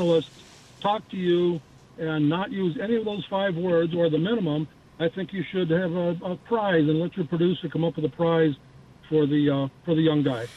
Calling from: Phoenix, Arizona, United States; Well, I'm calling from Phoenix, and probably most of your listeners don't realize that Phoenix is north of the Mason-Dixon line

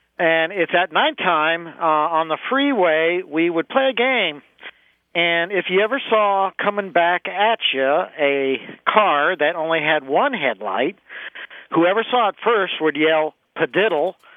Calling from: Huntsville, Alabama, United States; I'm calling from Huntsville, Alabama.

